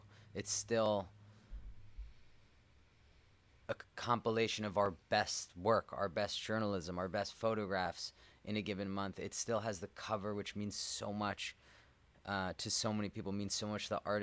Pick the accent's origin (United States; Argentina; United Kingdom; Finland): United States; New York; as I was exposed to more of the world and growing up in New York, where it's such a melting pot